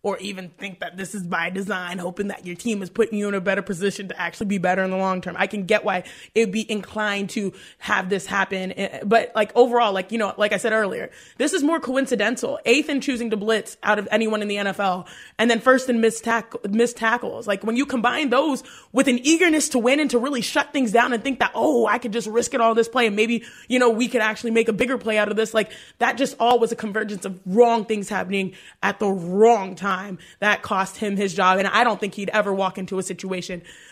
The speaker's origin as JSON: {"language": "English", "town": "Houston", "region": "Texas", "country": "United States", "tie": "born or raised there", "said": "In a few minutes, we will check in on my hometown of Houston, Texas, which, in the words of Cliff, is probably hot, just like Philly."}